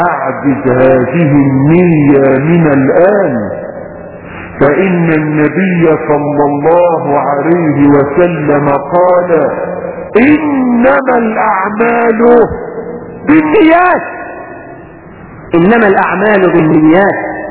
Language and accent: Arabic; Egypt; احنا كمصريين